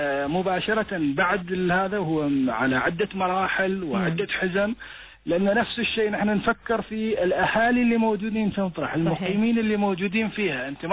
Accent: Oman; ونحن كعمانيين.

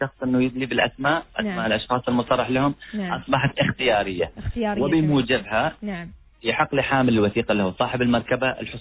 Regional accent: Oman; عندنا في عمان

